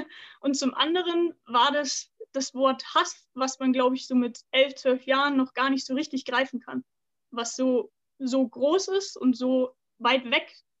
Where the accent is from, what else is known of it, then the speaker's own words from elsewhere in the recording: Munich, Bavaria, Germany; ich bin 22 Jahre alt, ich komme aus München